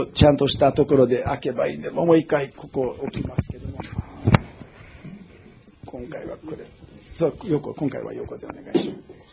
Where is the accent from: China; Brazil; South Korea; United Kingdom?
Brazil; 例えば僕はブラジルで育ちましたけども